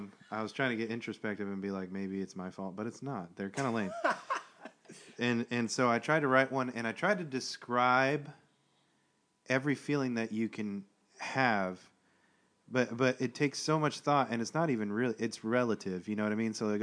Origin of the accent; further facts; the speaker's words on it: California, United States; I'm from Southern California. I'm from a little town in Southern California. And my family's from L.A.